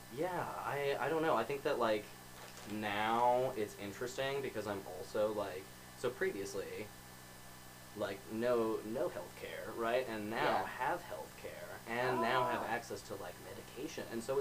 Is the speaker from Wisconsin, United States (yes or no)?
no; West Virginia, United States; growing up in West Virginia, especially, like, everybody just kind of, like, drinks, like, a lot